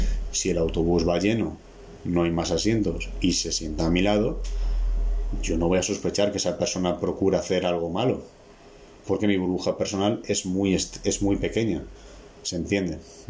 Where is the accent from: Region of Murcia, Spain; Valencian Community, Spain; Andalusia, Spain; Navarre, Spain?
Valencian Community, Spain; Valencia; en Valencia, yo soy de Valencia, por calle tienes 5 o 6 bares